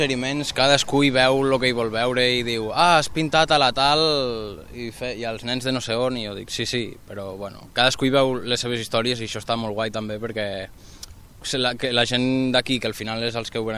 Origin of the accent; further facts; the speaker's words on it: La Seu d'Urgell, Catalonia, Spain; sóc de la Seu d'Urgell, Catalunya, i sóc pintor i muralista.